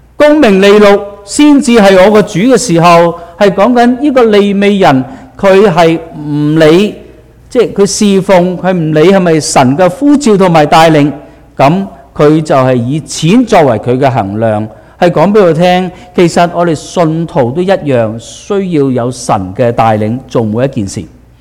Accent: China; 跟住我哋就即刻諗到我哋中國人有一句嘅説話

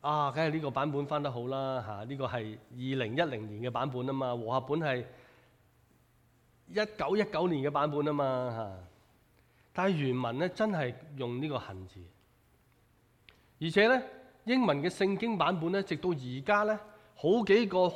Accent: Hong Kong; 即是作为一个香港人，我們愛我們的中國，我們是中國人嘛

